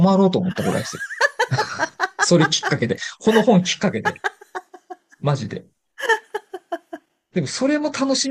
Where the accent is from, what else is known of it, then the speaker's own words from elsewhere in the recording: Hachioji, Tokyo, Japan; うちらの実家の地元なので